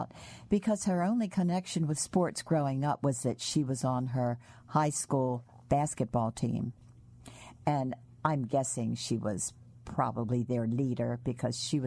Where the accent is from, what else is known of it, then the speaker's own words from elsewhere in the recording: Maryland, United States; I grew up in Baltimore County.